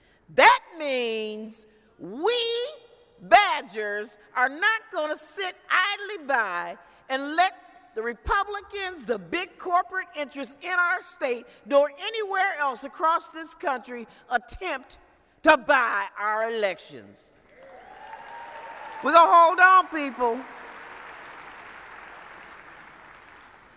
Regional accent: Racine, Wisconsin, United States; we took out one of the state senators in my hometown in Racine.

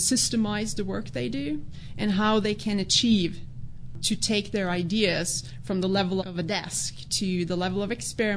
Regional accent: Norway; English is a second language; I'm Norwegian. Yeah, I grew up in Norway.

